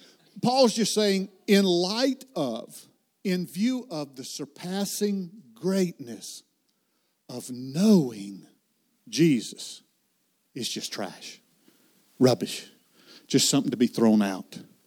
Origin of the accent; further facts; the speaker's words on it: the South, United States; I'm from the South, and so I don't pronounce everything quite clearly.